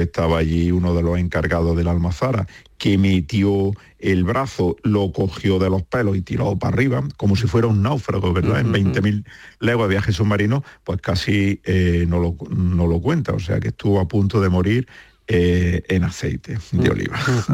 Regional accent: Andalusia, Spain; A mí me gusta decir, como muchos andaluces, la aceituna

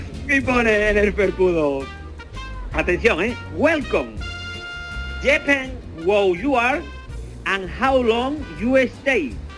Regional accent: Seville, Andalusia, Spain; si soy de Sevilla Este, que mis padres, mi madre iba a luz, y en vez de dar luz en el hospital Macarena, se vino corriendo para dar a luz en el ambulatorio de Arcosa, para que fuera de aquí.

